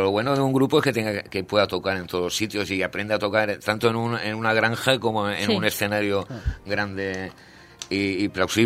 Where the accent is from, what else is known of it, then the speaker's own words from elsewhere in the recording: Spain; y como españoles vamos